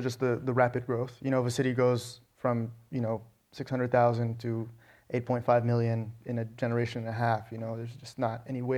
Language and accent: English; Alabama, United States; I did. I grew up in Alabama. And actually, we started listening to my introduction to NPR was based on my father hearing our budding Southern accents and being horrified.